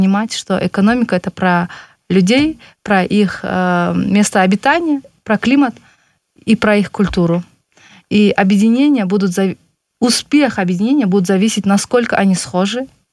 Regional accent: Kyrgyzstan; на эту инициативу мы смотрим как из Кыргызстана, мы говорим, классно, мы тоже в гости можем сходить. Но как бы наше положение и положение белорусов несколько отличается.

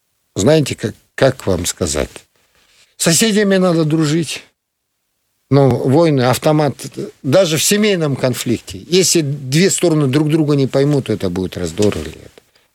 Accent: Akchiy, Chüy Region, Kyrgyzstan; я вырос вот в Кеминском районе, поселок Акчиз. Угу. 2600 на уровне моря. У нас курортная зона, как Швейцария.

